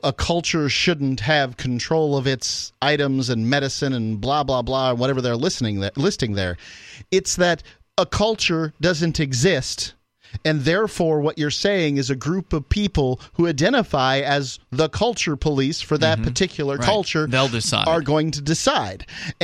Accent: Florida, United States; accent: Midland; I don't talk like that. I speak in the Midland accent, as you do.

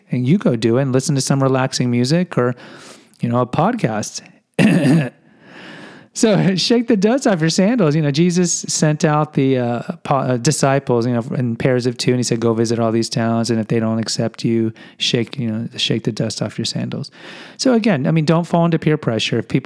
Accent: Houston, Texas, United States; I'd be driving between San Antonio and Houston because I grew up in Houston.

